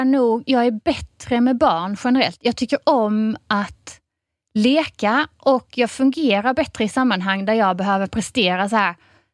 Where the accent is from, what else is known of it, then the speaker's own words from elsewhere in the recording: Taormina, Sicily, Italy; Ja, men jag växte upp på Sicilien.